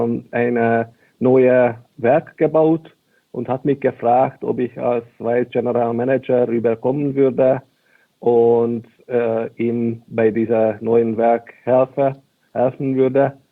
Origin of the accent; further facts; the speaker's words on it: Hungary; Ich bin eigentlich aus Ungarn, aber beruflich sehr deutsch geprägt und mit Strukturen und klaren Regeln.